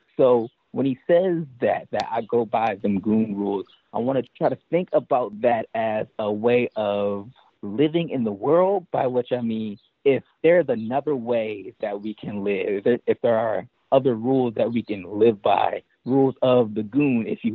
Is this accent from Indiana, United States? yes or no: no; Philadelphia, Pennsylvania, United States; I mean, I grew up in Philly, and hip-hop was, in many ways, our unofficial language.